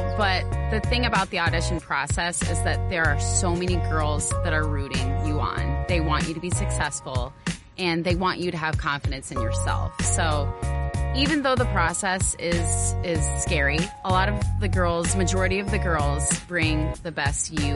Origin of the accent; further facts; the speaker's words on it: Council Bluffs, Iowa, United States; I am from Council Bluffs, Iowa, and I am a brand new nurse, loving every moment of it.